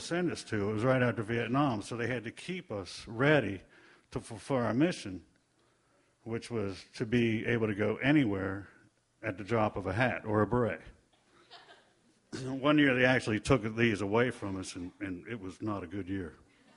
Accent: Maryland, United States; But I grew up out here in Western Maryland. Well, let me say I was born out there.

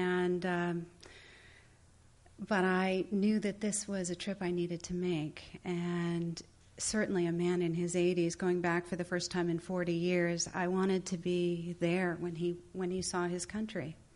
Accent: California, United States; I'm from California, and I never knew my father growing up for a variety of reasons.

